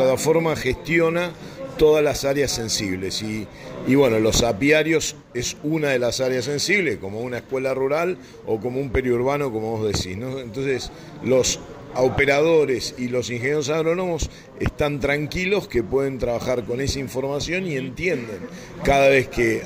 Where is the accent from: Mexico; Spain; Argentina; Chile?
Argentina; Somos argentinos, somos agricultores, nuestra empresa está en Santa Fe